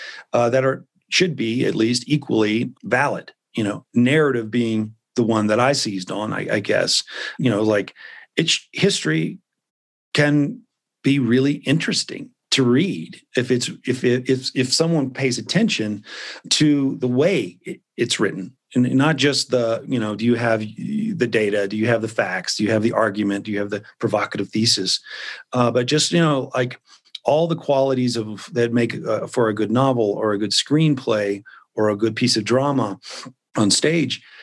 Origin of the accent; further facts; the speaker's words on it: Memphis, Tennessee, United States; so I grew up in Memphis and the first writer that I ever met was a narrative historian.